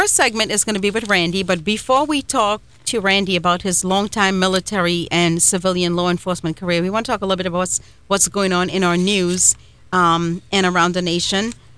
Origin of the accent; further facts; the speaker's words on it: India; And I'm Indian, and I see a lot of Indian gas station owners